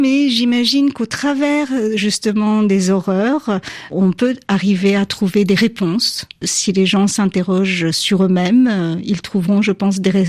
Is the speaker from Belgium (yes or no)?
no; Japan; un message d'amour inconditionnel envers mon pays d'origine